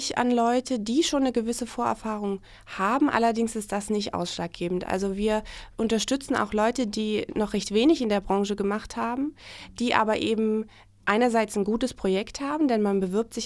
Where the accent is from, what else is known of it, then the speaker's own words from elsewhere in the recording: Dresden, Saxony, Germany; now in Jena, Germany; Dresden natürlich schon sehr, aber ich bin da aufgewachsen